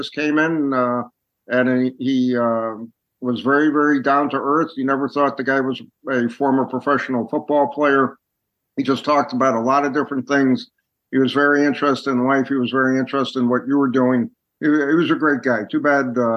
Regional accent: Connecticut, United States; And again, I was originally from Connecticut, so I saw a lot of Patriots football.

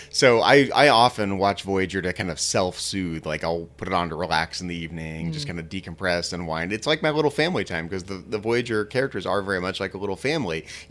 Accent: United Kingdom; That's it, exactly. I'm British. This is absolutely a San Francisco thing.

